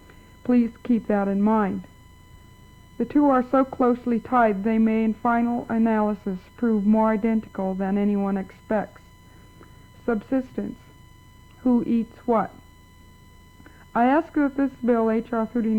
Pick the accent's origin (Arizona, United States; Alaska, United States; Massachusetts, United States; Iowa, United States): Alaska, United States; now in Ithaca, United States; I was born and raised on the Seward Peninsula, and am presently a student at Cornell University.